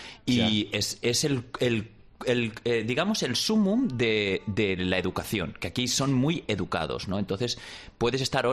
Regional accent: Spain; me doy más cuenta de lo diferentes que somos los españoles y los americanos

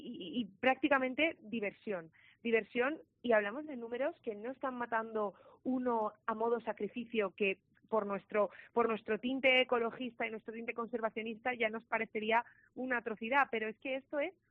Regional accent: Valencian Community, Spain; Sí, se puede hacer algo como valencianos

